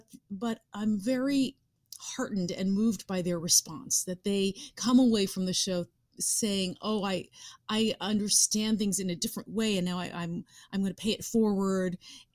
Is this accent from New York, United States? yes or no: yes; New York City, New York, United States; being a New Yorker and feeling the collective grief and compassion that came from the city was deeply profound.